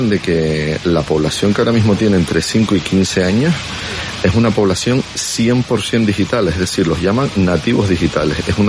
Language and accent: Spanish; Canary Islands, Spain; los únicos que podemos comprar aquí somos los propios canarios